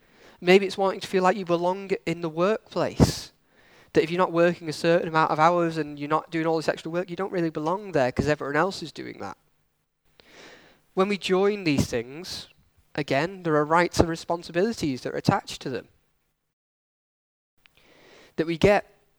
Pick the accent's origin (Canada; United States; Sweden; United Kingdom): United Kingdom; And for us as British citizens, I can tell you that none of you need to know any of that.